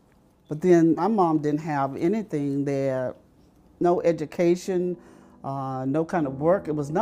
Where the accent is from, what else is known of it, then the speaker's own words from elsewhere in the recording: Herdick, Arkansas, United States; moved away as an adult; I grew up in Herdick, Arkansas, and I'm a reverse freedom rider. When I came from the South to the North, I was about 18 years of age.